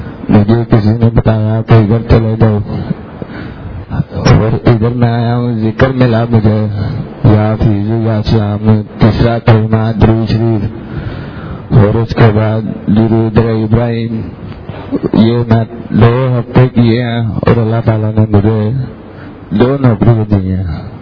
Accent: Lahore, Punjab, Pakistan; میں لاہور سے ہوں،

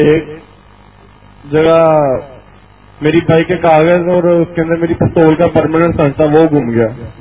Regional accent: Lahore, Punjab, Pakistan; میں لاہور سے ہوں.

